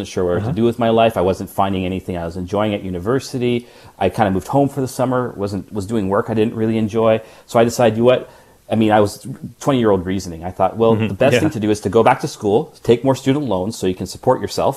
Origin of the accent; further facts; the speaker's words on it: Vancouver, British Columbia, Canada; I grew up in Vancouver, and then on the mainland I went to I graduated from high school when I was 18. I decided to go to Victoria to go to university, so that's on Vancouver Island, so it's separate from Vancouver.